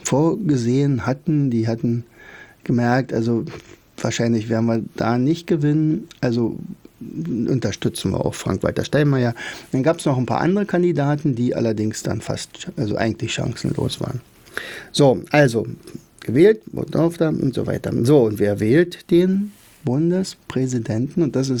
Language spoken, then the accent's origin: German; Oderberg, Brandenburg, Germany; sie zog also nicht ins Schloss Bellevue, sondern blieb in meiner Heimatstadt Oderberg.